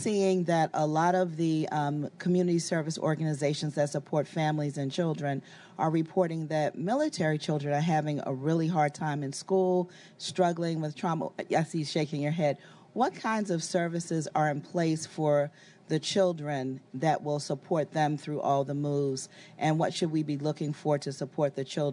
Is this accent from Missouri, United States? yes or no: no; Baltimore, Maryland, United States; I'm from Baltimore.